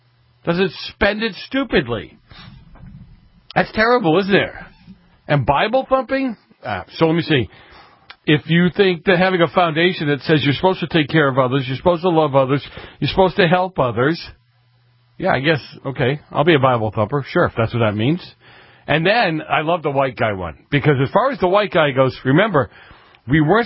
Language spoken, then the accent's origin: English; Boston, Massachusetts, United States; do you remember when I grew up in New England, in Boston, and there were always nuns walking the street?